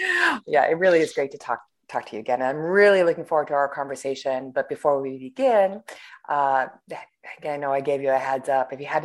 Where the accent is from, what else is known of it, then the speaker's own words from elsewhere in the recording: Boston, Massachusetts, United States; And you're from my hometown, basically, where I grew up. So that's really exciting to be talking to somebody from the Boston area.